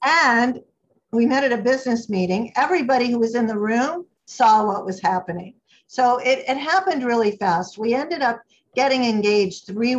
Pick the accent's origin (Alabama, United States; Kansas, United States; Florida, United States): Florida, United States; Miami; And I had learned from growing up in Miami, where the official language is Spanglish